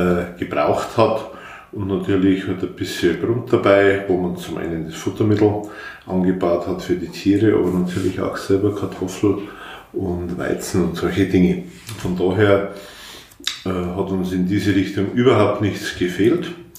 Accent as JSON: {"language": "German", "town": "Freising", "region": "Bavaria", "country": "Germany", "tie": "born or raised there", "said": "Also ich bin am 27. Mai 1970 geboren in Freising und habe auch immer in Freising gelebt, also was Kindheit und Jugend betrifft."}